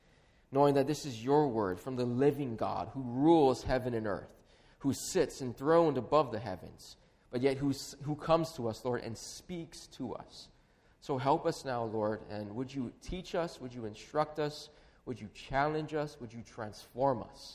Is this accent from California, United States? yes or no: no; Hawaii, United States; Growing up in Hawaii, you don't see much snow. We actually don't see any snow at all.